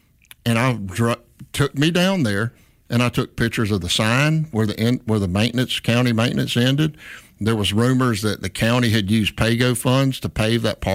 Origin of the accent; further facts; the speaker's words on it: Theodore, Alabama, United States; I grew up in Theodore. I'm from Wheelerville